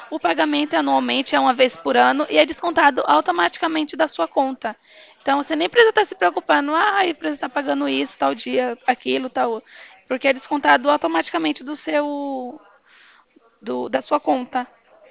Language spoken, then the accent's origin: Portuguese; Araras, São Paulo, Brazil; sou especialista em FGTS, sou de Araras, interior de São Paulo.